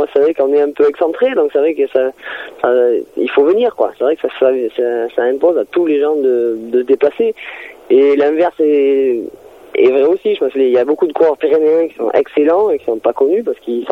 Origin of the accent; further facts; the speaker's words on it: Pau, Nouvelle-Aquitaine, France; donc je suis natif de Pau, je suis un Béarnais à la base.